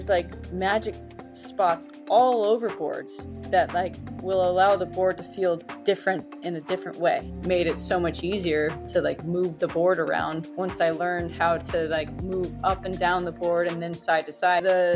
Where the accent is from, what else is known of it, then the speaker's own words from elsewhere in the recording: Orlando, Florida, United States; I grew up in Orlando, Florida, which is in the middle of the state.